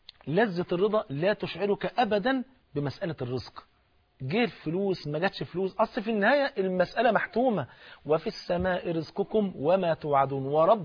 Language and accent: Arabic; Egypt